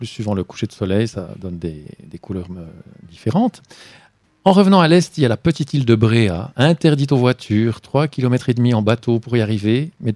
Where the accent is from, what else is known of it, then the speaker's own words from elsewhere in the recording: Switzerland; Quand on est suisse, on les trouve tous charmants.